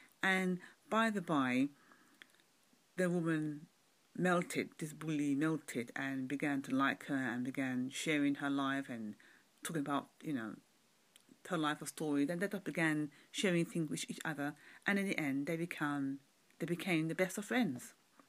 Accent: London, United Kingdom; from London, UK.

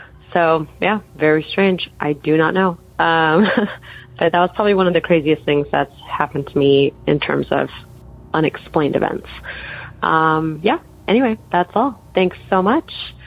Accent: Los Angeles, California, United States; I'm from Los Angeles, California.

